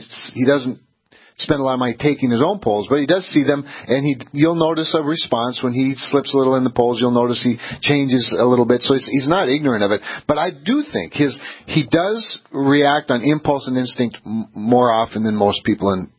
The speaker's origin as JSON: {"language": "English", "region": "North Dakota", "country": "United States", "said": "Yeah, but I'm from North Dakota."}